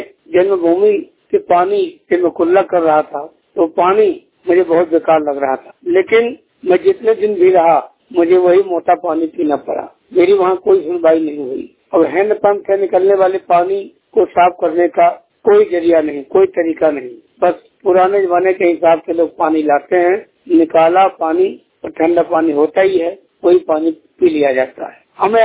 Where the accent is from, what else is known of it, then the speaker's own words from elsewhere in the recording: Madhya Pradesh, India; अभी मैं अपने गांव गया था, मध्य प्रदेश सतना जिला।